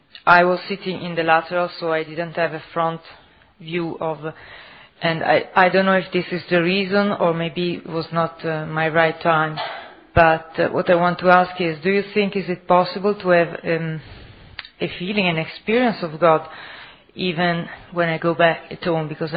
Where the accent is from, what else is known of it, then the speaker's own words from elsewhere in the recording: Italy; English is a second language; Italy. But I work in a hospital, I'm a doctor